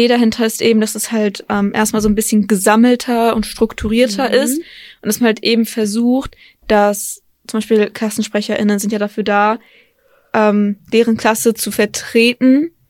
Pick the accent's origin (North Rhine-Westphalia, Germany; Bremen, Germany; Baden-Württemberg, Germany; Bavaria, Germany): North Rhine-Westphalia, Germany; Marl; Genau, ich komme tatsächlich aus Mahl.